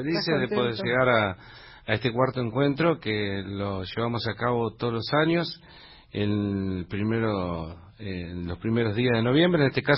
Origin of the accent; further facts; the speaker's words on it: Dolores, Buenos Aires Province, Argentina; born there; Yo soy nacido en los Montes del Tordillo, Dolores, provincia de Buenos Aires.